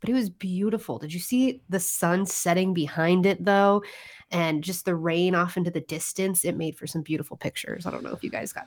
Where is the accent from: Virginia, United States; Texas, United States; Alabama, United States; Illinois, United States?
Illinois, United States; because in Northern Illinois, my hometown, my mom still, she hasn't seen them.